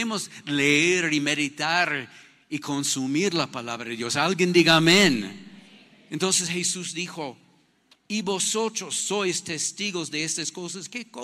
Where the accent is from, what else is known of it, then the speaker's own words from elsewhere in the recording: Ecuador; Parece nosotros como típicos ecuatorianos.